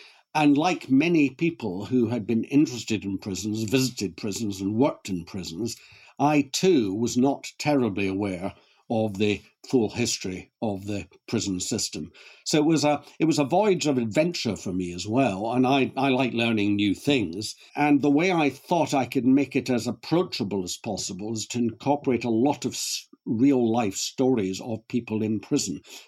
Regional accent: Glasgow, Scotland, United Kingdom; I was born and brought up in Glasgow a long time ago

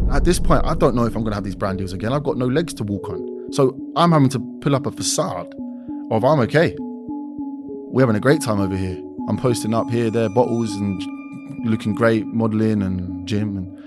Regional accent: London, United Kingdom; East London, born and raised.

